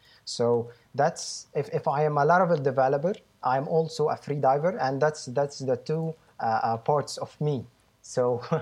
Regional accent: Cairo, Cairo Governorate, Egypt; moved away as an adult; now in Hurghada, Egypt; Yeah, I'm originally from Cairo, and okay. I lived there all my life until like 1 year ago.

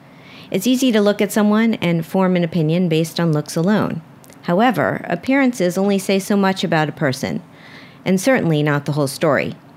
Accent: Miami, Florida, United States; But I'm from Miami, and people thought it was nuts. Like, what are you doing in Michigan?

